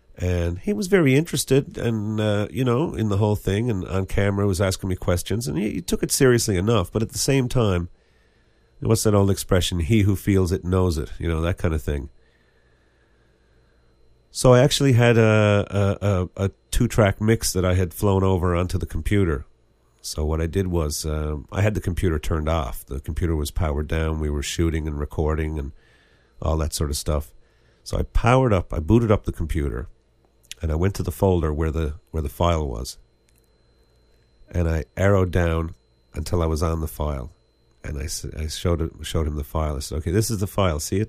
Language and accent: English; Newfoundland and Labrador, Canada; I'm a Newfoundlander. I'm left-handed. I'm blind.